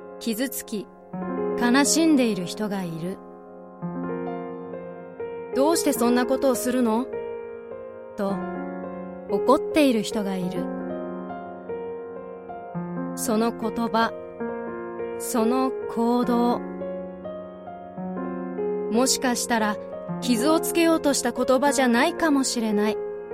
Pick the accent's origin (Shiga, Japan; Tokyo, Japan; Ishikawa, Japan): Tokyo, Japan; Katsushika; 私は人情厚い下町葛飾区で生まれ育ち、今も大好きな家族と一緒に住んでいます。